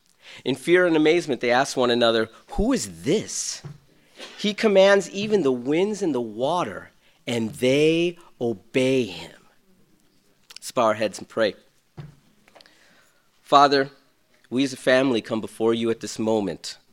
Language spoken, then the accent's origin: English; New England, United States; So, my wife and I, we're from New England.